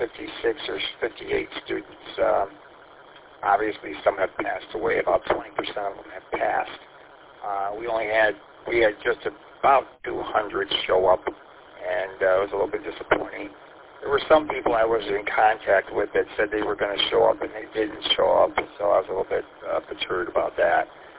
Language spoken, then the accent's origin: English; St. Clair Shores, Michigan, United States; There's a swap meet this weekend in St. Clair Shores, my hometown, for ham radio.